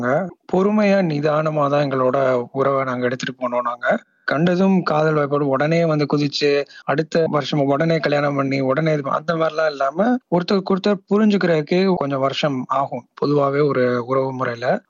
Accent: Madurai, Tamil Nadu, India; also born or lived in New Zealand; now in Australia; என்னோட பூர்வீகம் வந்து மதுரை. நான் ஒரு ஊர்பால் ஈர்ப்புடைய ஆண். நானு என்னோட ஹஸ்பண்டும் நானும் வந்து கிட்டத்தட்ட 10 வருஷமா ஒன்னா இருக்கோம். நாங்க நியூசிலாண்ட்ல இருந்து இங்க மைக்ரேட் ஆகி வந்தோம் ஆஸ்திரேலியாவுக்கு 2019.

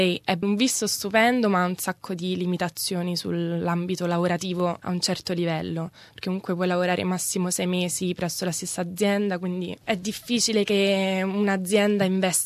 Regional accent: Rome, Lazio, Italy; sono di Roma, ho 24 anni e mi sono laureata in economia a Roma a marzo.

